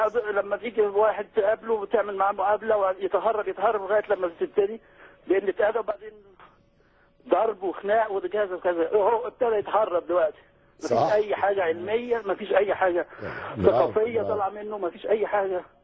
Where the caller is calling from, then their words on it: Germany; انا بتصل بحضرتك من المانيا